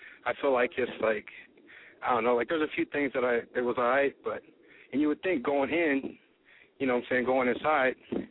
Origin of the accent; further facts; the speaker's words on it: California, United States; now in Camden, United States; I'm in Camden now. I'm not actually from out here. I'm from the West Coast, California.